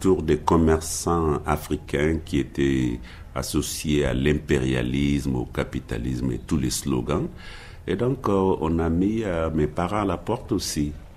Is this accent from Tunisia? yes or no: no; Mali; accent: Guinean Mandinka; also born or lived in Guinea; quand moi, je suis retourné au Mali, par exemple, d'abord, mon accent, j'ai parlé le Mandinka de la Guinée. Et au Mali, tout de suite, on se trouve dans le Bambara.